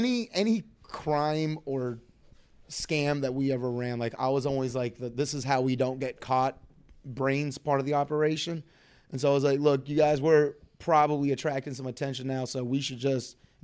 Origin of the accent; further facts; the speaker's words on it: Elk Grove, California, United States; I grew up in Elk Grove, suburbs, like just outside of Sacramento. There ain't much to do there.